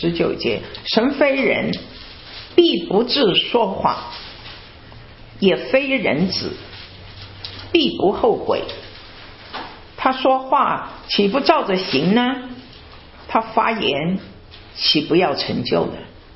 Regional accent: China; 我们中国人

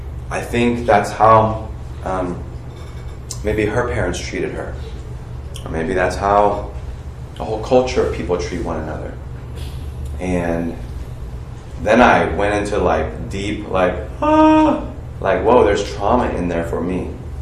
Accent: United States; Okay, I'm American, all right? So when people say that offends me. But I'm also Chinese

